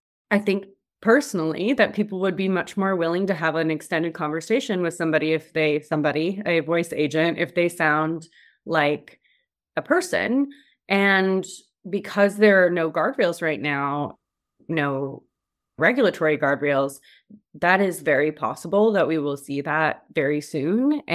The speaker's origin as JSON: {"language": "English", "region": "Texas", "country": "United States", "said": "I think I'm more likely to be impacted by something that is specific to me as a Texan woman"}